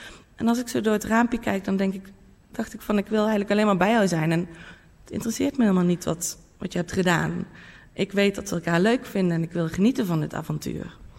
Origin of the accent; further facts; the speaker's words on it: North Brabant, Netherlands; En altijd als ik uitging in mijn eigen dorp waar ik vandaan kom in Brabant.